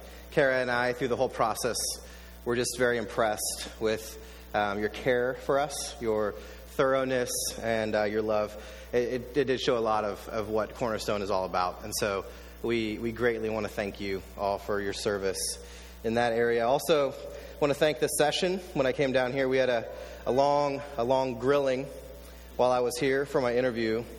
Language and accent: English; Lincoln, Nebraska, United States; I am from Lincoln, Nebraska